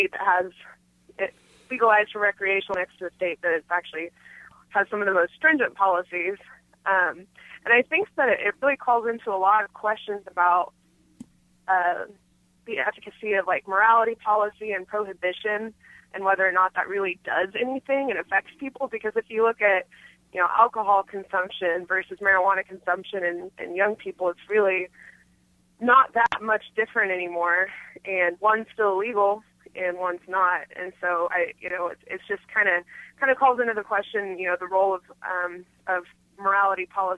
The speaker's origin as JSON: {"language": "English", "town": "Lawrence", "region": "Kansas", "country": "United States", "said": "I hail from Lawrence, which is the only municipality in Kansas, I believe, that actually has marijuana decriminalized."}